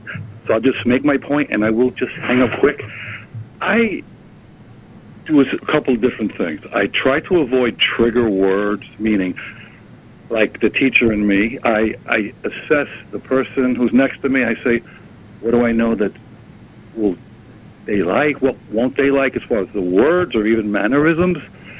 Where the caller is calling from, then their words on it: New York, United States; from Long Island.